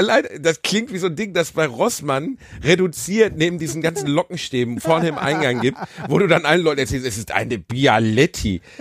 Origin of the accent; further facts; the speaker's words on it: Gelsenkirchen, North Rhine-Westphalia, Germany; Ich komme aus Gelsenkirchen. So, bei uns heißt das Satanisten, genau.